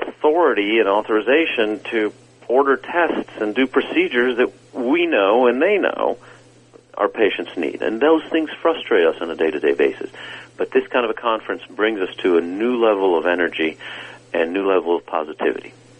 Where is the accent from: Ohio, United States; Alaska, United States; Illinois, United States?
Ohio, United States; Cleveland; now in Texas, United States; where I grew up in Cleveland, it was called Pop, or where I'm in Texas now, it's called Coke.